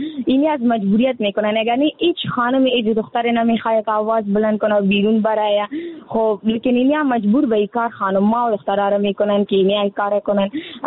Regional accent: Afghanistan

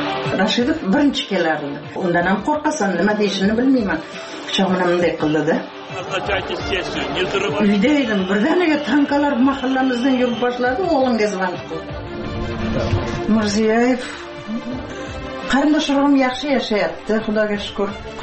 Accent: Piskent, Tashkent Region, Uzbekistan; Yozuq qish yer tulada 3 km Piskent sentriga maktabga qatnaganman.

